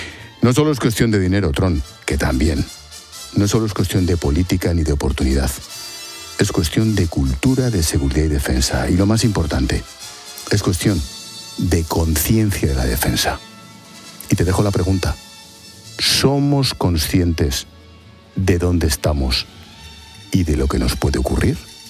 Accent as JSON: {"language": "Spanish", "country": "Spain"}